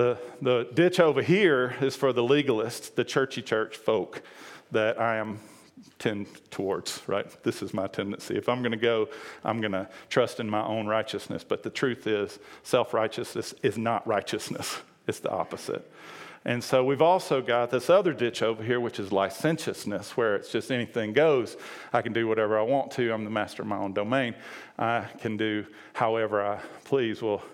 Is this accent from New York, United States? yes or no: no; Georgia, United States; And I grew up in Georgia.